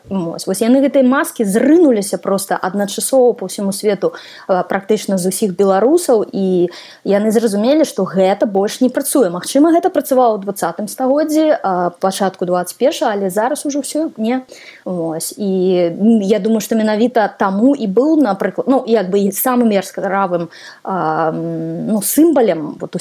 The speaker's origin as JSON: {"language": "Belarusian", "region": "Minsk", "country": "Belarus", "tie": "born or raised there", "first_language": "Russian", "second_language": "Belarusian", "said": "бо я з Менску выхоўвалася ў рускамоўнай сям'і, да беларускай мовы."}